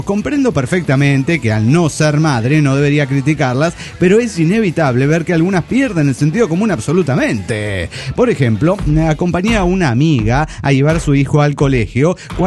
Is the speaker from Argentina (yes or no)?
yes; Tucumán, Argentina; Mi país es Argentina.